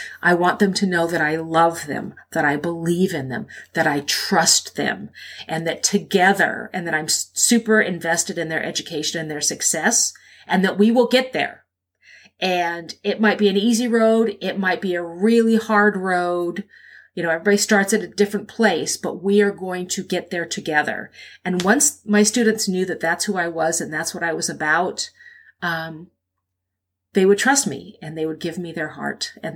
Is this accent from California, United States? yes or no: yes; California, United States; So I grew up in the California public school system, kindergarten through college